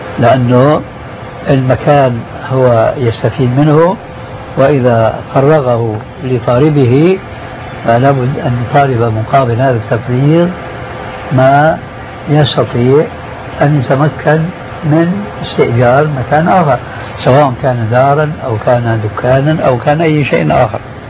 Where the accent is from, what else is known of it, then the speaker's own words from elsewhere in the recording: Syria; هذا التعامل ما يسمى بخلورهم أو الفروغية عندنا في سوريا